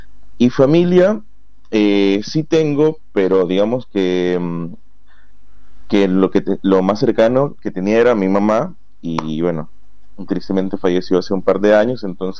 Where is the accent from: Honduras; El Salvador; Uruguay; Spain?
El Salvador; San Salvador; born there; Yo nací en San Salvador, que es la capital de El Salvador.